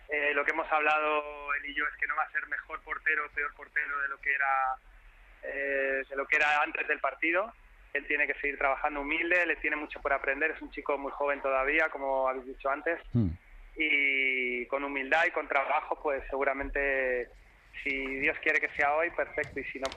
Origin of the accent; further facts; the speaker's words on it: Alcalá de Henares, Community of Madrid, Spain; Pues mira, él empezó con 4 añitos, somos de Alcalá de Henares